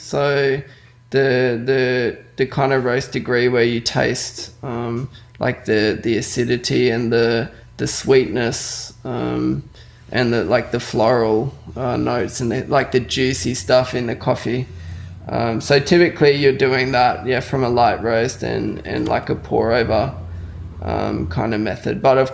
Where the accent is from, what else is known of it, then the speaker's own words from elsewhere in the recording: Australia; Yeah, so generally, like as an Australian, if you want to be good in any sport, you have to travel.